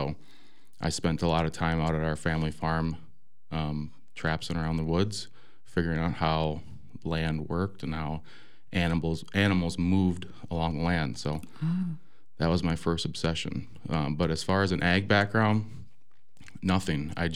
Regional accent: Viroqua, Wisconsin, United States; I grew up in Viroqua. I graduated in 2011. And my family's been in the area for a long time.

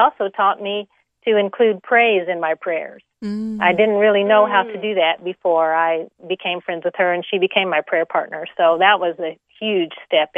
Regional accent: Owensboro, Kentucky, United States; I grew up in Owensboro, Kentucky. It is in the southwestern part of Kentucky.

